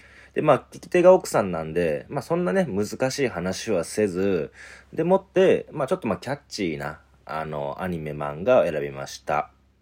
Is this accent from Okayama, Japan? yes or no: yes; Okayama, Japan; 宮本武蔵の生まれ故郷の岡山県、僕もそうですけれども、岡山ってね、二刀流を教える道場があるのよ。